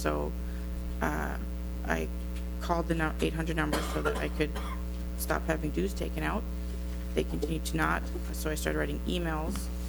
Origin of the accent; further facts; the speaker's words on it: Duluth, Minnesota, United States; I'm from Duluth.